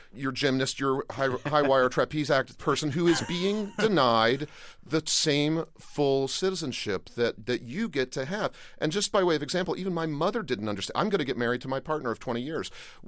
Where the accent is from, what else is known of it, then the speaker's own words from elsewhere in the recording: Midwest, United States; I was from the Midwest. I've got this incredibly masculine quality.